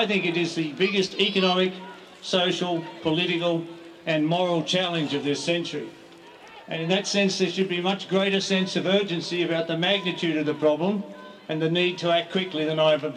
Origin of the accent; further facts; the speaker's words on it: Australia; But I am embarrassed as an Australian